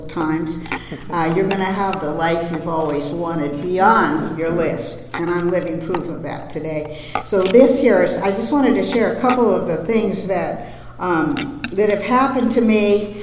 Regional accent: Kona, Hawaii, United States; I'm from Kona, Hawaii. They don't have very big meetings there.

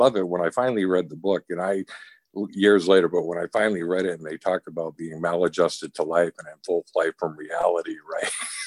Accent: Boston, Massachusetts, United States; The drinking age was 18 in Boston. I'm originally from Boston.

